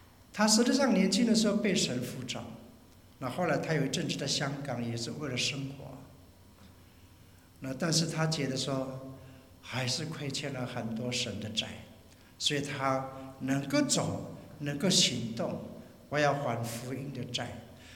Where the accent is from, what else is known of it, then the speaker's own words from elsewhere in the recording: China; 我们是中国人，我们对自己的同胞是不是有这样的一个欠债感呢？